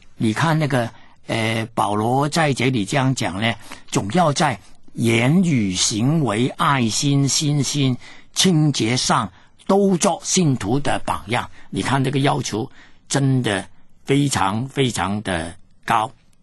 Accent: China; 所以我们中国人呢整天说要赚钱赚钱，整天说向前

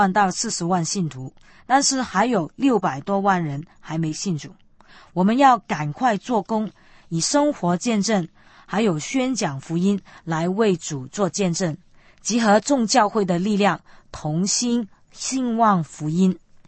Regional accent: China; 我们身为中国人，向中国人传福音的使命已经托付给我们

